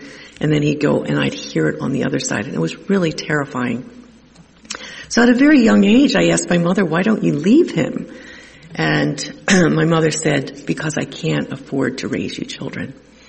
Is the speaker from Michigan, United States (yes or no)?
no; Wilmington, Delaware, United States; I was born in in Wilmington, Delaware, to a family that lived in a little row home in Wilmington. We were part of a Catholic parish.